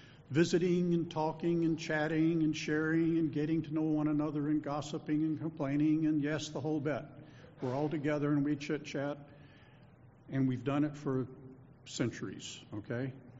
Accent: Milwaukee, Wisconsin, United States; we would all be down there with our kegs of beer because we're from Milwaukee, and we would have our big canopies that say Green Bay Packers on it

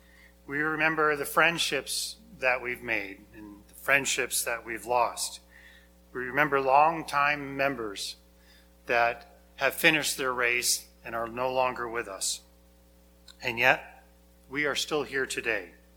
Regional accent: New Hampshire, United States; I grew up in New Hampshire years and years ago. My parents, because of the old DNR rule, were forced to divorce. My mom took us kids to New Hampshire, where we spent our years growing up there.

